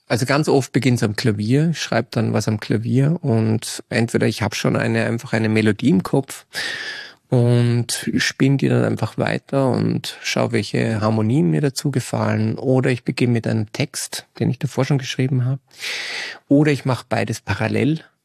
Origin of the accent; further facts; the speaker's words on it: Dornbirn, Vorarlberg, Austria; Also, ich bin in Dornbirn aufgewachsen und da steht auch das Elternhaus.